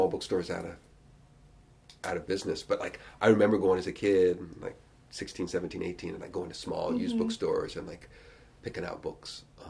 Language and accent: English; Dayton, Ohio, United States; So I grew up in Dayton, and I could not remember, and I still can't remember, which is sort of disturbing to me